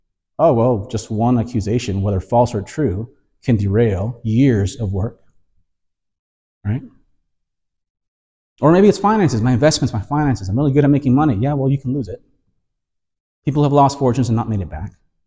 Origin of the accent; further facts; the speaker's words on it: Canada; Is your nation, I'm Canadian, Canada, USA, is that your foundation?